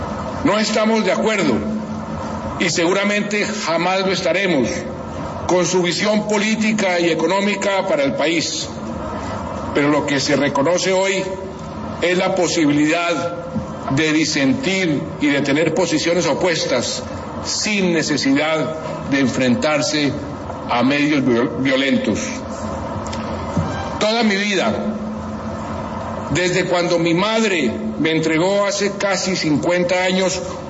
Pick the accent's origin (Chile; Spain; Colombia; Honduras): Colombia; como colombiano